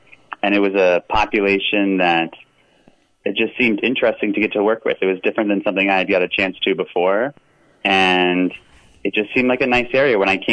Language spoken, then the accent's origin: English; New Jersey, United States; also born or lived in New Orleans / Miami; now in Michigan, United States; I'm from New Jersey originally. I spent 10 years in New Orleans, going to school, grad school, med school. I did training in Miami, and I moved to Michigan this past year